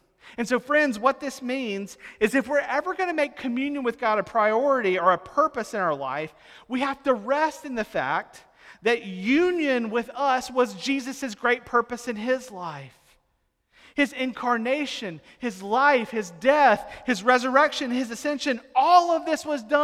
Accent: Mississippi, United States; And I grew up in Mississippi, so there's not that many hills.

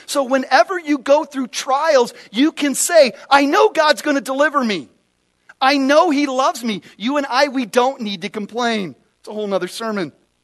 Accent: Phoenix, Arizona, United States; I'm from Phoenix, Arizona, so we had rattlesnakes, you know, all over the place.

